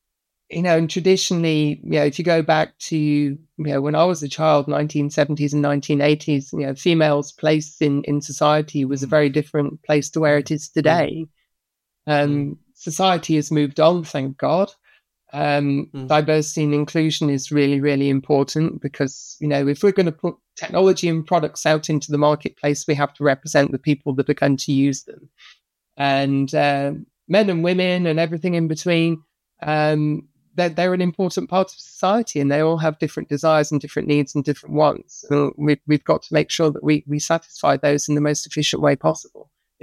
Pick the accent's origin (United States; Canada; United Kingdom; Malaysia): United Kingdom; East Midlands; not just because I came from Lincolnshire